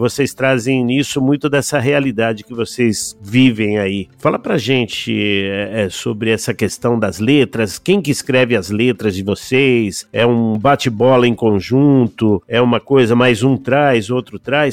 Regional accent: São Paulo, Brazil; Eu venho também da periferia de São Paulo. Fui criado no Capão Redondo.

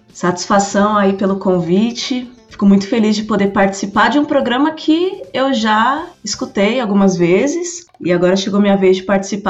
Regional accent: São Paulo, Brazil; Eu sou da Vila Jacuí, o bairro vizinho é São Miguel Paulista, aqui na Leste, né?

